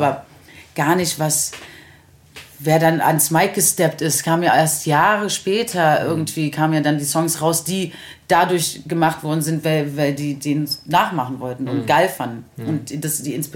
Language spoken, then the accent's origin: German; Berlin, Germany; Deutsch und Schwedisch. Und dann bin ich in Berlin geboren. Also deshalb möchte ich nochmal hier, ganz wichtig, born and raised in Berlin.